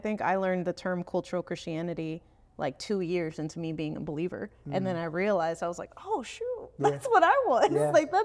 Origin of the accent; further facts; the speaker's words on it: United States; Like I'm Mexican American. So both of my parents are Mexican immigrants, but I was born here and grew up in a small Spanish speaking church.